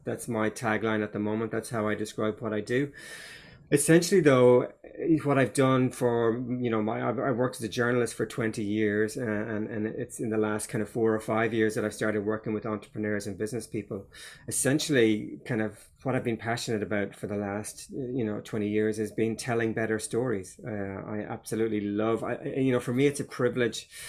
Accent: Ireland; as a young fella growing up in Ireland

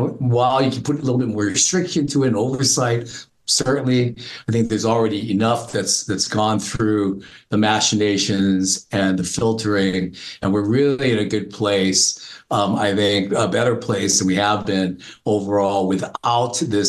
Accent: United States; I'm American, true blue, running through my red, white, and blue veins

